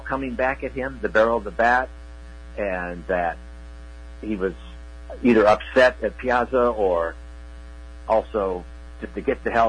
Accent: Sioux City, Iowa, United States; now in New York City, United States; So growing up in Sioux City, Iowa, to end up in New York City.

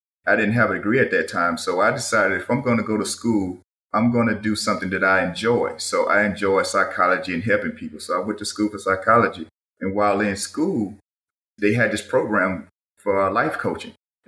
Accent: Columbia, Mississippi, United States; got out of the service and returned back to my hometown of Columbia, Mississippi.

